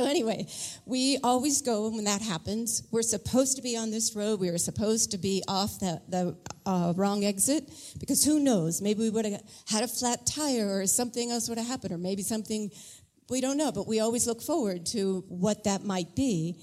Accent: Florida, United States; And we got to see snow yesterday. We're from Florida.

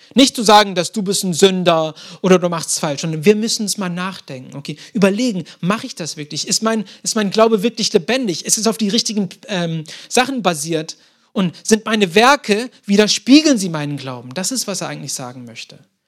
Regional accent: Ankara, Turkey; Ist eigentlich, wo meine Heimat ist, in Ankara. Das ist damals Galatien hier, also Zentraltürkei.

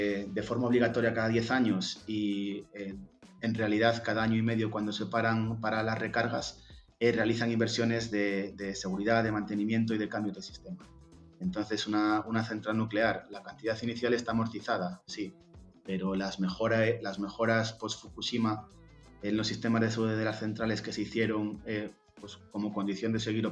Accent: Galicia, Spain; Sí y no, depende. Soy gallego, lo siento.

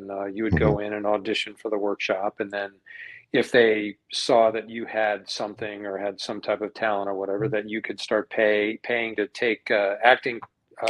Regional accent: Connecticut, United States; born there; I just got back yesterday, actually, from the state of my birth. I was born in Connecticut

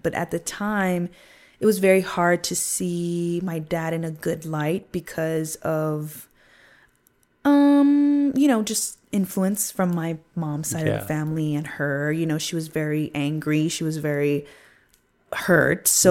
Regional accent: Loire Valley, France; But I think also growing up in the Loire Valley really shaped my perception of things

